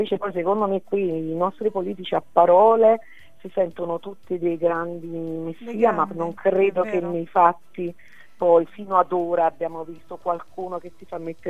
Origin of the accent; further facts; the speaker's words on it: Southern Italy, Italy; Io sono una terrona proprio nell'animo, inside, e sono una meridionale che ama il mare